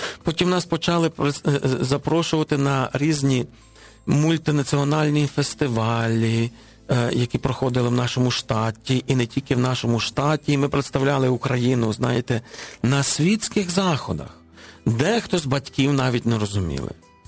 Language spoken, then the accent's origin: Ukrainian; Western Ukraine, Ukraine; Я з Західної України.